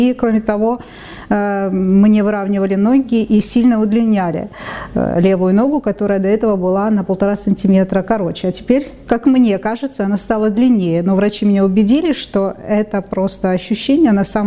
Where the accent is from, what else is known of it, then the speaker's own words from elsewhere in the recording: Simferopol, Crimea, Ukraine; Я приехала из Крыма, из Симферополя, специально к этой команде врачей.